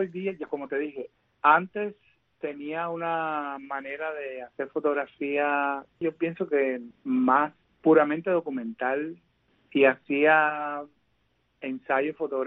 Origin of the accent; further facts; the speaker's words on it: Cuba; mi memoria soviética creciendo en Cuba